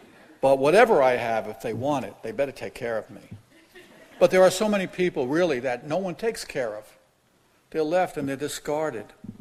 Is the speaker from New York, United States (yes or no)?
yes; New York City, New York, United States; Come to where I grew up in Brooklyn, New York.